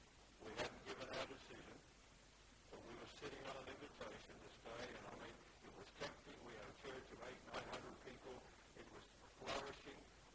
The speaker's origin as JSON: {"language": "English", "town": "Melbourne", "region": "Victoria", "country": "Australia", "said": "I said, we're from Melbourne."}